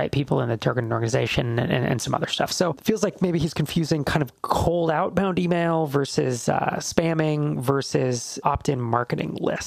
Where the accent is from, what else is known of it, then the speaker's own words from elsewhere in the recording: Saudi Arabia; English is a second language; I'm from Saudi Arabia.